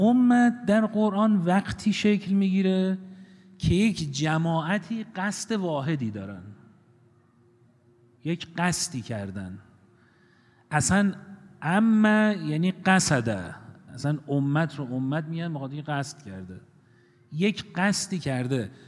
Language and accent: Persian; Iran; ما الان ایرانی هستیم، قوم ایرانی. خب ما الان یه قومیم، ایرانیم.